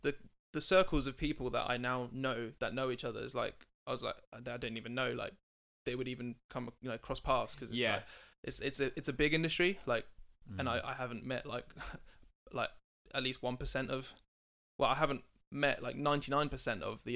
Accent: Colchester, East of England, United Kingdom; accent: posh; I'm like, no, I'm not. I come from Colchester. But apparently I have a really posh accent.

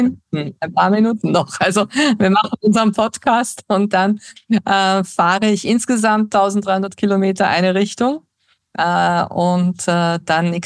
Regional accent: Lower Saxony, Germany; Also ich habe ja selbst als Kind in Niedersachsen gelebt und ich liebe das flache Land. Also ich bin kein Mensch der Berge.

